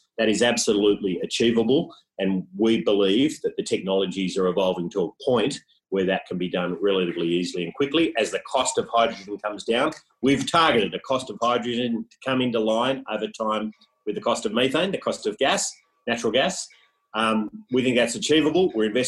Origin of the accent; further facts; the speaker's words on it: Cooma, New South Wales, Australia; I was brought up in near Cooma